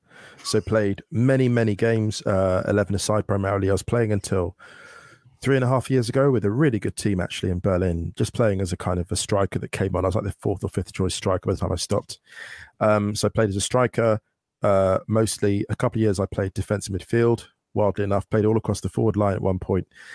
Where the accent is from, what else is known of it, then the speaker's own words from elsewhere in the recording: England, United Kingdom; So, for example, obviously, I'm from the UK, I'm from England